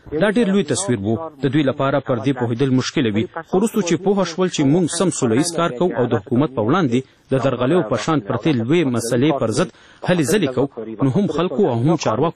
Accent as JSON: {"language": "Pashto", "country": "Afghanistan", "tie": "born or raised there", "said": "زه یو افغان یم او ټول عمر مې هم دلته په جنګونو کې ژوند تیر کړی دی."}